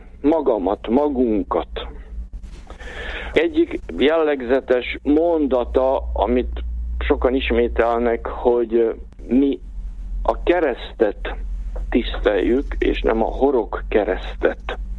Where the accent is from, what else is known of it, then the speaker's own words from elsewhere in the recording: Košice Region, Slovakia; 1950-ben születtem, tehát már jó régen, egy bodrogközi kicsi faluban, egy zsebkendőnyi faluban. Aztán Királyhelmecen végeztem az alapiskolát